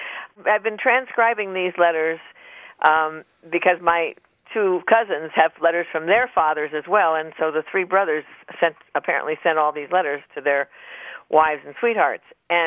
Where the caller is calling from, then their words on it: Norwich, Connecticut, United States; I'm calling from Norwich, Connecticut.